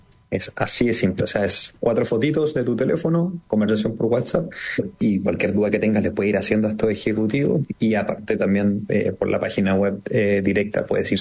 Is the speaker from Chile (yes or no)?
yes; Chile; como buenos chilenos siempre van muy atrasados